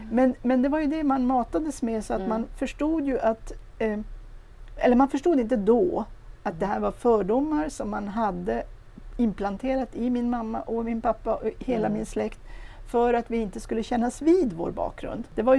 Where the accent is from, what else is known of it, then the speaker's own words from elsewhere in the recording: Kiruna, Norrbotten County, Sweden; Jag bodde kvar i Kiruna. Jag är ju rotad, så att säga, i Kiruna. Ja. Född och uppvuxen i Kiruna stad.